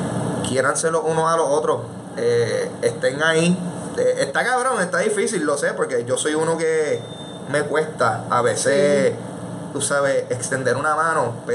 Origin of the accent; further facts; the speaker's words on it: Puerto Rico; yo estoy súper orgulloso de ser puertorriqueño.